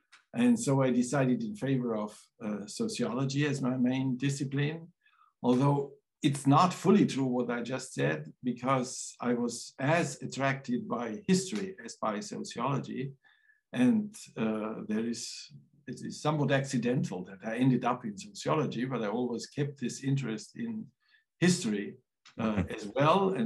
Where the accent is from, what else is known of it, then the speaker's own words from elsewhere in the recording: Munich, Bavaria, Germany; born there; English is a second language; I was born in Munich, in Bavaria, southern Germany, in 1948. I come from a rather poor, non-academic background. And what is also worth mentioning is that I come from a deeply Catholic